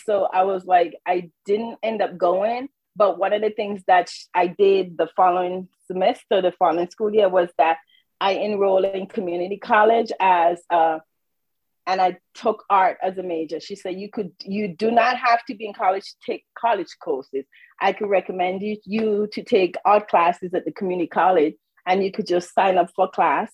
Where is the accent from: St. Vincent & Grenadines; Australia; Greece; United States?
St. Vincent & Grenadines; moved away; besides the fact that I was born in St. Vincent and the Grenadines, everything, my food, my heritage, my parents, just everything.